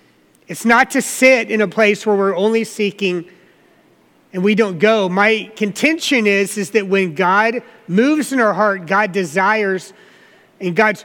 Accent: the South, United States; I grew up in the South.

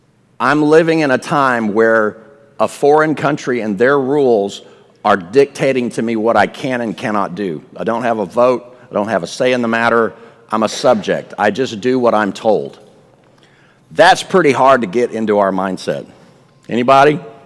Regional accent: Texas, United States; I'm from Texas, man.

